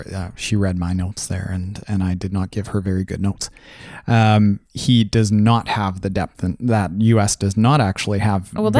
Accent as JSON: {"language": "English", "country": "Canada", "said": "we're Canadian, our friends from across the border don't have the youth programs"}